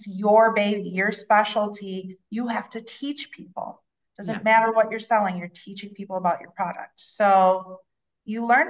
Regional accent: Wisconsin, United States; I lived in Arizona at the time, but I was from Wisconsin.

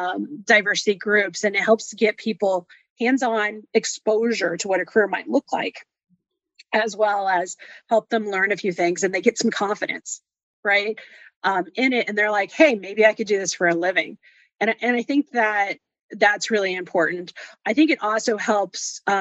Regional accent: Texas, United States; Because I'm from Texas. I'll talk to anybody.

